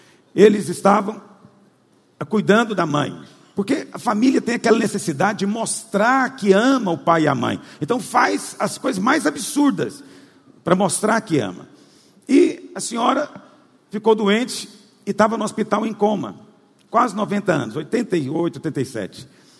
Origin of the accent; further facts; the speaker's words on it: Goiás, Brazil; Então, eu sei que é um assunto chato de se falar, porque, você sabe, nós somos goiano.